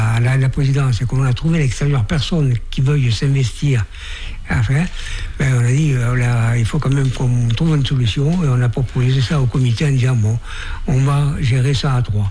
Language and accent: French; Nouvelle-Aquitaine, France; accent: Périgord; now in Chalon, France; Alors, je suis chalandais depuis 35 ans. Ouais, et j'ai pas perdu mon accent du Périgord.